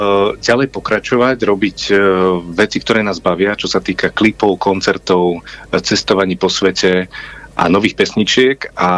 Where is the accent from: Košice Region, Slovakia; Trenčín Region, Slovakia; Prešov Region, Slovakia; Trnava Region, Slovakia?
Trenčín Region, Slovakia; Púchov; v Púchove, odkiaľ pochádzam v podstate ja a Sorizo tam z okolia.